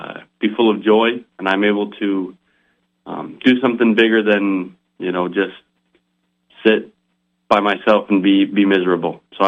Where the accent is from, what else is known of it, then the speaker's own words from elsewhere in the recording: West Jordan, Utah, United States; I'm from West Jordan, Utah.